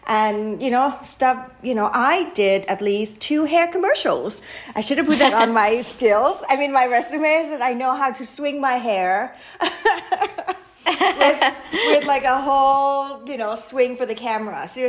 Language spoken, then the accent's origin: English; Thailand; now in United States; I grew up in Thailand, so we have a lot of street food. We have, we live in an extended family type kind of, you know, household. My grandma lived with us.